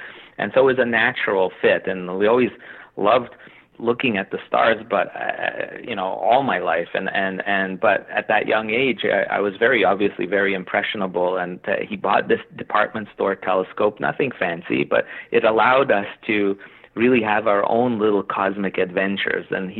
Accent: Montreal, Quebec, Canada; I mean, I'm from Canada, Montreal, Canada

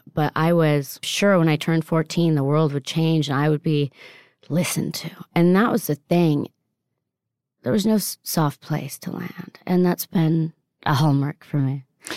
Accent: Italy; And I don't know if it's because I grew up in Italy, but speaking with my hands, that's how I express myself more

